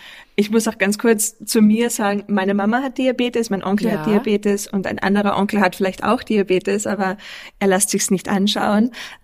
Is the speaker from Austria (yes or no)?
yes; Austria; accent: Austrian; weil ich in Österreich, auch unschwer wahrscheinlich an meinem Dialekt zu erkennen, Ernährungswissenschaften studiert habe